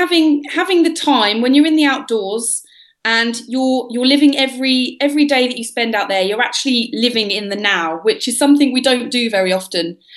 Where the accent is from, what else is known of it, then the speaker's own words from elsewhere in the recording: London, United Kingdom; I was raised in London in the UK, which is a bit of a strange place for an adventurer to be raised.